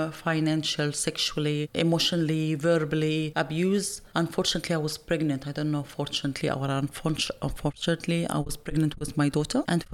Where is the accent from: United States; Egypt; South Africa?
Egypt; moved away as an adult; now in Australia; I'm 43 years old. I come from Egypt in 2001 on a spousal visa.